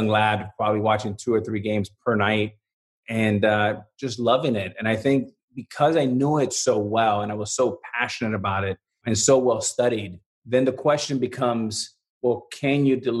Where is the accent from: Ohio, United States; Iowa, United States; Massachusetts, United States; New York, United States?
New York, United States; New York City; born there; I grew up in his lap watching the Yankees and the Mets games when I was born in New York City.